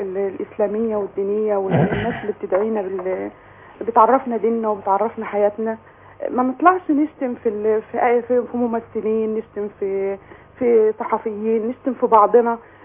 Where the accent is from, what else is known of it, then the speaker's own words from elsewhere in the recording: Egypt; حتى إحنا مصريين مع بعض